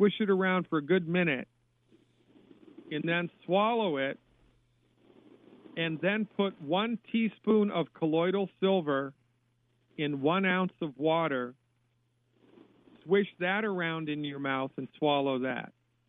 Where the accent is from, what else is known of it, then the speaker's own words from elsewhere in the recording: Massachusetts, United States; Where in Massachusetts are you, by the way? I grew up in Massachusetts.